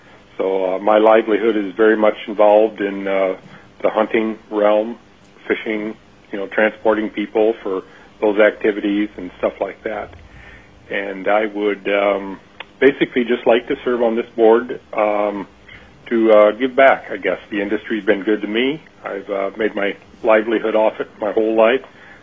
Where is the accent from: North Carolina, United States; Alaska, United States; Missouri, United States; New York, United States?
Alaska, United States; Palmer; from Palmer, Alaska. And actually, I was born here in Palmer, Alaska, and I've lived my whole life between Palmer and Sheep Mountain, which is 60 miles north of Palmer.